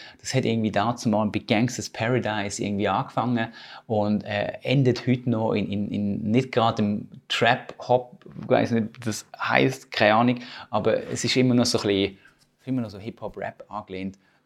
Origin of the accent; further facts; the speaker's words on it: Germany; now in Switzerland; mein Schweizerdeutsch ist ja nicht perfekt. Und das hat einen ganz bestimmten Grund. Ich bin im Deutschen aufgewachsen. Ich bin eigentlich Deutscher. Ich habe mittlerweile einen Schweizer Pass, für alle, die es wissen. Ich bin Papierli-Schweizer.